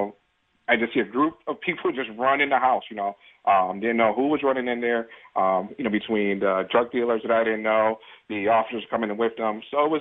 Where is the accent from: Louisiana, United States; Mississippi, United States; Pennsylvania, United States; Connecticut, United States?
Connecticut, United States; Hartford; I was born in Hartford. I was born and raised in Hartford to Puerto Rican parents.